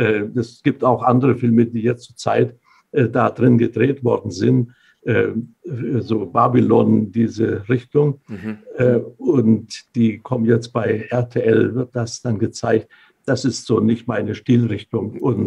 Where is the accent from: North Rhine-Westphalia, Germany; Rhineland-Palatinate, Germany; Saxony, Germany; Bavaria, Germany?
Saxony, Germany; born there; Oder ich habe in der Oberlausitz, wo ich geboren bin, da baue ich in dem elterlichen Betrieb